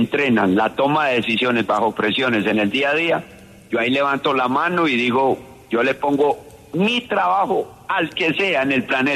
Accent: Colombia

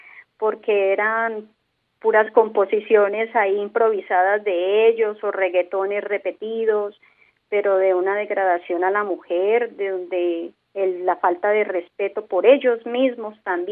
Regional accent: Güicán de la Sierra, Boyacá, Colombia; Antes ya llevo muchos años aquí en el Quindío. Yo soy oriunda de un pueblito al nororiente de Boyacá, de Huicán de la Sierra, la provincia de Gutiérrez. He estado pues en muchos lugares de Colombia y fuera de él

